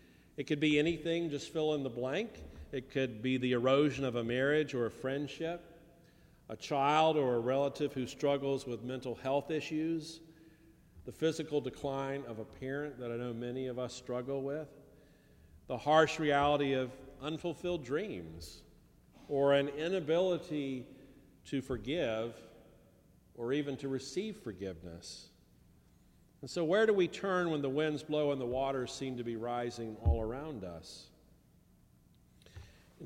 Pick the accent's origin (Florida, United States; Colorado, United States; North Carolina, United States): North Carolina, United States; And of course, there's major damage in my home state of North Carolina, too.